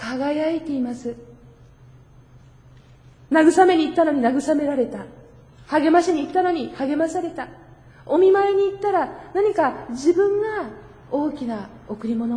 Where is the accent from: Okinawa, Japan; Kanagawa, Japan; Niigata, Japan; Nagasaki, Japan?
Kanagawa, Japan; 私の実家、神奈川の実家の隣町で